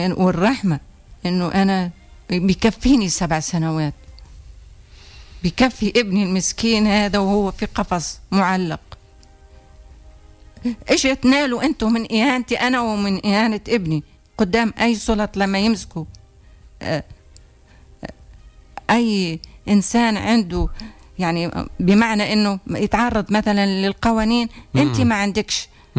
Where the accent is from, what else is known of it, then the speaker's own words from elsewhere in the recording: Tunisia; أنا سيدة تونسية